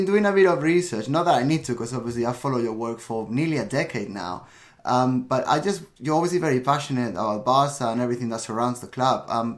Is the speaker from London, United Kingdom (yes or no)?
yes; London, United Kingdom; Eugenia Caroli is joining us once again from Barcelona, and I'm from London